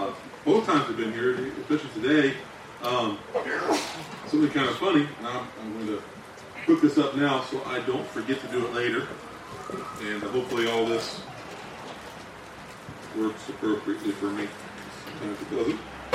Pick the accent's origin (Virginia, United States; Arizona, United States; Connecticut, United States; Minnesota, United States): Virginia, United States; also born or lived in North Carolina; Born and raised Virginia, and I spent the last 9 years in North Carolina.